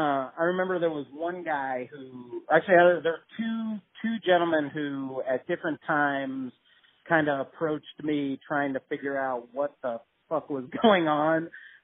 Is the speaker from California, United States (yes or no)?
no; Virginia Beach, Virginia, United States; They're from Virginia Beach. I'm from Virginia Beach, in my hometown, and you got to come check it out.